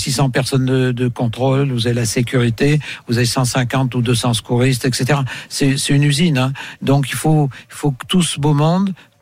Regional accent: Auvergne-Rhône-Alpes, France; moi, je suis auvergnat, alors.

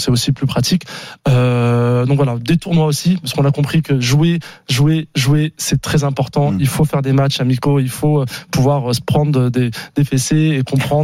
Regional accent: Paris, Île-de-France, France; parce qu'en plus moi je suis parisien, donc avoir les Jeux à Paris c'était important.

